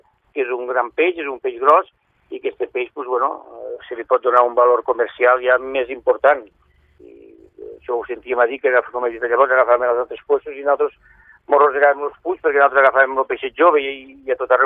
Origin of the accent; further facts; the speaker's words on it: L'Ametlla de Mar, Catalonia, Spain; encara que estiguem pescant a Tarragona, som de la Cala, és dos noms, estem aquí a Tarragona, però bueno, som claveros.